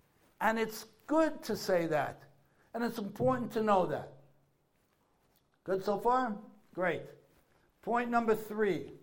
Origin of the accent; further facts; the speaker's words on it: New York, United States; I'm from New York. Nothing you can do will make me feel bad.